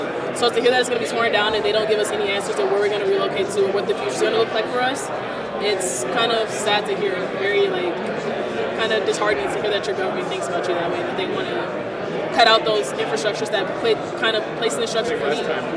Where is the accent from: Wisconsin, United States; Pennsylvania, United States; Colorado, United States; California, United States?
Wisconsin, United States; Milwaukee; I'm from Milwaukee, Wisconsin.